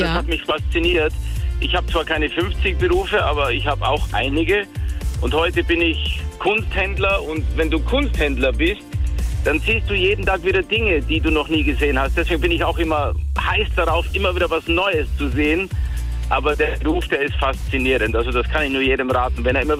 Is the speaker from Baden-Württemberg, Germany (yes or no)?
no; Bavaria, Germany; ich bin eigentlich aus Bayern, aber ich bin gerade in Köln und ich höre SWR3.